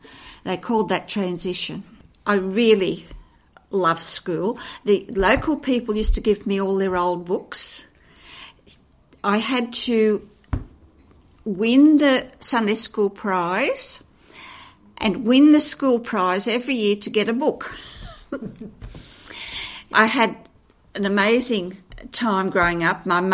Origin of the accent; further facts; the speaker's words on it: Tarrawanna, New South Wales, Australia; I grew up in Tarawana. It was two streets. There was just cow paddocks between Tarawana Road, and that ran right around, to the Princess Highway.